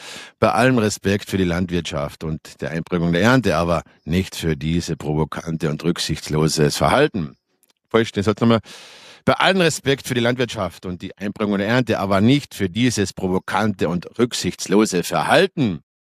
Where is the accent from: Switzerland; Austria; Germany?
Austria; Ich sage immer, wenn bei uns in Österreich, wenn ich mal auf der Autobahn denke